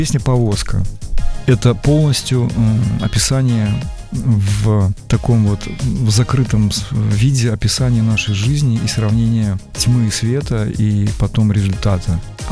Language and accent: Russian; Belarus; also born or lived in Makhachkala; Я хоть родился очень далеко, я родился в Махачкале, это Дагестан. Угу. До 4 лет мы там жили, потом мы переехали сюда с родителями, да, и я белорус вообще такой.